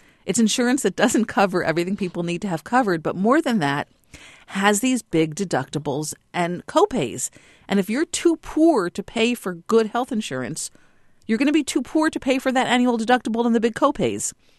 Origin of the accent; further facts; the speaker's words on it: Massachusetts, United States; certainly in my home state of Massachusetts, there's now on the table a couple of proposals for individual mandates.